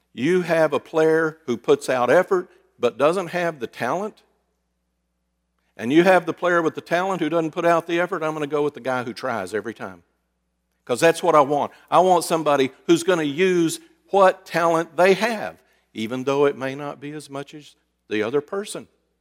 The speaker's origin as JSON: {"language": "English", "town": "Fort Worth", "region": "Texas", "country": "United States", "tie": "born or raised there", "said": "Growing up in Fort Worth and playing ice hockey, I know, you're thinking, how do you bring those two together?"}